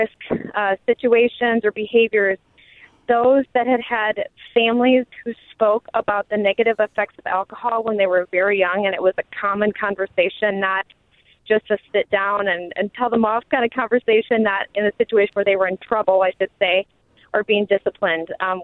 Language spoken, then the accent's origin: English; Midwest, United States; I was just wondering, growing up in the Midwest, I noticed the same thing with alcohol being just a part of what people do for entertainment.